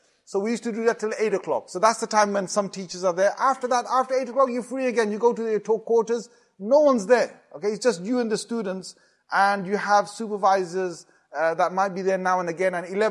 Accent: Walsall, West Midlands, United Kingdom; I was born and brought up in Walsall next to, in Birmingham.

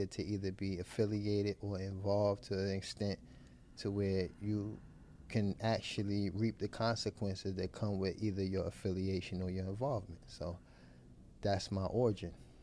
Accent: Harlem, New York, United States; Yep, born and raised in Harlem, New York yeah.

